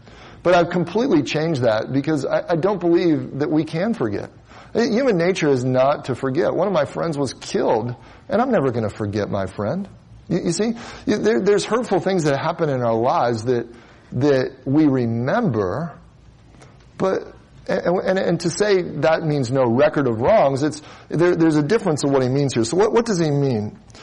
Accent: Midwest, United States; You know, I use the illustration because I'm from the Midwest where we had farms

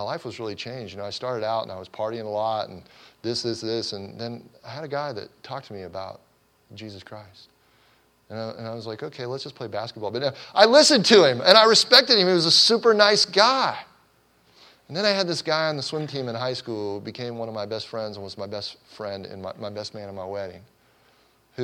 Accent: Cincinnati, Ohio, United States; I grew up in Cincinnati, Ohio

